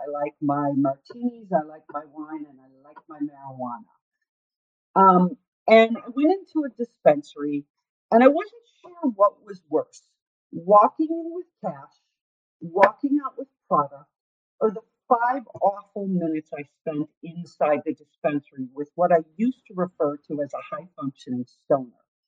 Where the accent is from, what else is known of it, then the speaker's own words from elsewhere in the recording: Illinois, United States; And I'm from Illinois.